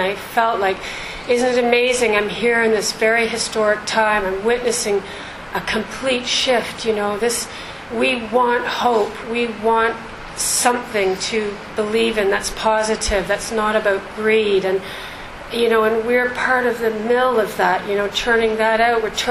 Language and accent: English; Canada; But this is the first, and I'm Canadian, and we've always taken a real interest in American politics